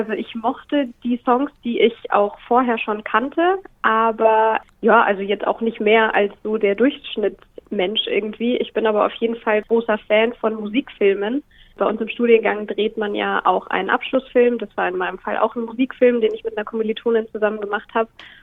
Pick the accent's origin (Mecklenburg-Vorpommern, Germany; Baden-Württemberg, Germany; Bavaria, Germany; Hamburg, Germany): Bavaria, Germany; Munich; moved away as an adult; now in Hannover, Germany; gebürtig aus München, habe da auch meinen Bachelor gemacht, bin dann aber für den Master nach Hannover gekommen